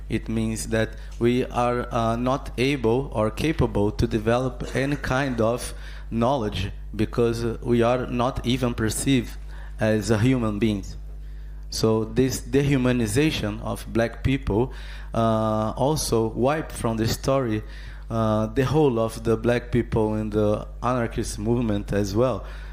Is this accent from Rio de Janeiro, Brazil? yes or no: yes; Rio de Janeiro, Brazil; English is a second language; I'm from Rio de Janeiro as well.